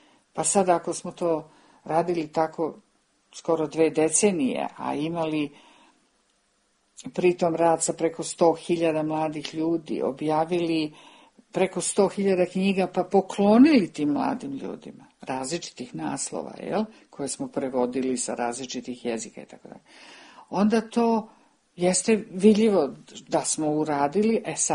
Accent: Belgrade, Serbia; moved away as an adult; zašto govorim Ekavicom. I kad sam objasnila da sam rođena u Beogradu, da sam živela tamo 44 godine

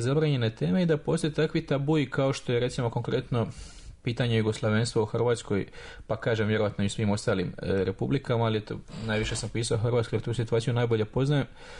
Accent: Mostar, Federation of Bosnia and Herzegovina, Bosnia & Herzegovina; imao sam 9 godina kad se država raspadala, ali kako sam rođen odrastao u Mostaru, imao sam 12 godina

